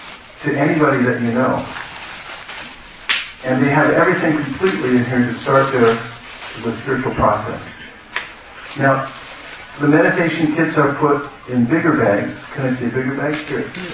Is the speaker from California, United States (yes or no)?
yes; California, United States; I've come from California. I'm from California, by the way. And visiting here.